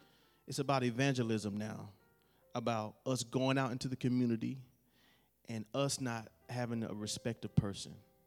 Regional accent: Fair Forest, South Carolina, United States; I'm from Fair Forest, South Carolina, and I'm proud about it.

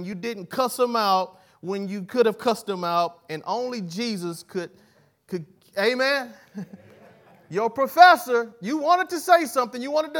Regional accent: Fafar, South Carolina, United States; so I'm from Fafar, South Carolina, and it's hard for me to think outside of Fafar, South Carolina.

